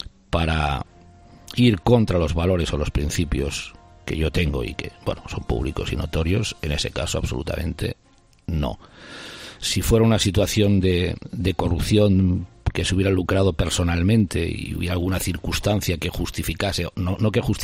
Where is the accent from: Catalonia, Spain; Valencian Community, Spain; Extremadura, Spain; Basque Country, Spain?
Catalonia, Spain; porque yo soy un catalán que me siento muy español, que defendí la españolidad de Cataluña en el sentido más amplio